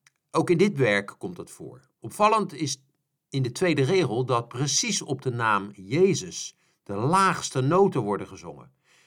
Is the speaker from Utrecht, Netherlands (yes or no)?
no; Rotterdam, South Holland, Netherlands; born there; Ik wil u meenemen naar mijn geboorteplaats Rotterdam.